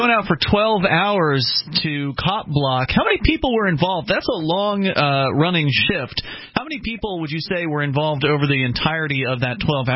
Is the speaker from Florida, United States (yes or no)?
yes; Florida, United States; You know, I'm originally from the South, technically Florida, and the cops up here are just less scary to me.